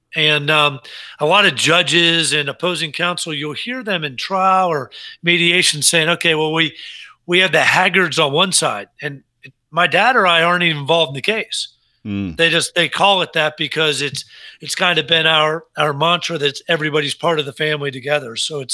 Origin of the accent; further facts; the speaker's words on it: Miami, Florida, United States; And I was fortunate enough growing up in Miami to get to know J.B. really well.